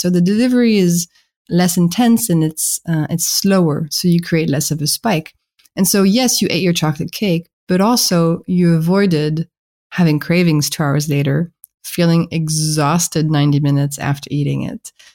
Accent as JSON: {"language": "English", "country": "France", "accent": "French", "second_language": "English", "said": "No, my French accent is betraying me."}